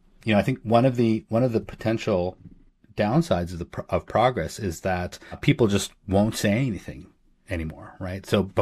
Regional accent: Manitoba, Canada; or just Northern Manitoba, actually.

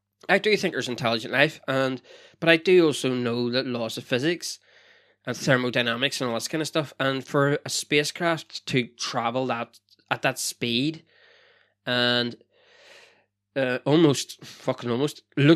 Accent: Northern Ireland, United Kingdom; now in Wales; Because I live in Wales. So, and I'm from Northern Ireland.

